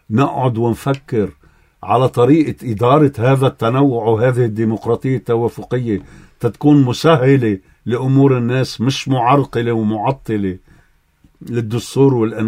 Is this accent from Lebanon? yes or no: yes; Lebanon; نحن متوحدين، المقاومين اللبنانيين متوحدين